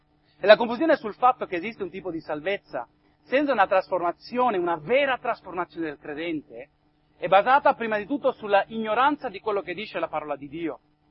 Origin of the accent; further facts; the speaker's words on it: United States; Italian is a second language; Io vengo dall'America.